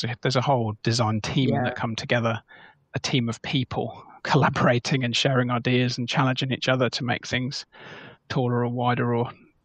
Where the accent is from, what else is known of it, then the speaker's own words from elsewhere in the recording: United Kingdom; I'm obviously British and began my career in Bristol, but then moved to London, spent 13 years in London.